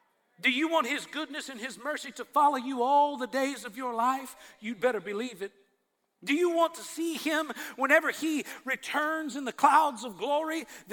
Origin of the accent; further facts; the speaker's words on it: Texas, United States; Where I grew up in Texas, if you had the courage to call somebody a liar